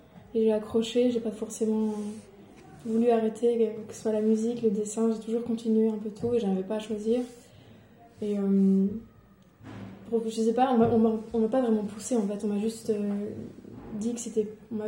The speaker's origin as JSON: {"language": "French", "country": "Belgium", "said": "comme je venais de Belgique, j'ai beaucoup fréquenté la Gare du Nord."}